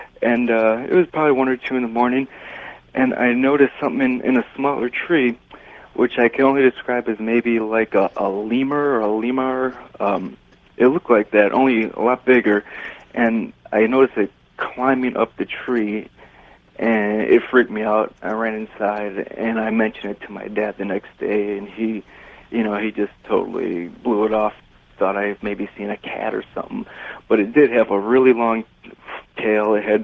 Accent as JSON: {"language": "English", "region": "Illinois", "country": "United States", "tie": "born or raised there", "said": "But my story st- stems back to Illinois, my hometown."}